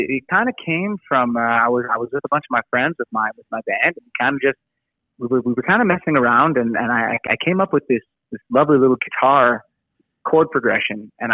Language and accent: English; Drummondville, Quebec, Canada; I grew up in Drummondville. I went to school in Richmond. I'm currently working at Storyville Elementary School. Like, I've always been really in and around the townships.